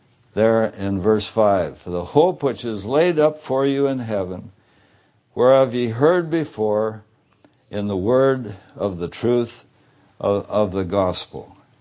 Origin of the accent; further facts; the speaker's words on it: Tacoma, Washington, United States; I know the place very well because I was raised in Tacoma.